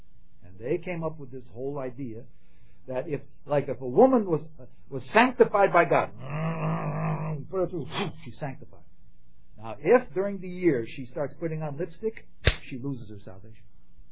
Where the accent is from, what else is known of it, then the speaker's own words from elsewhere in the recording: Huntington, New York, United States; I'm from Huntington with my brothers here.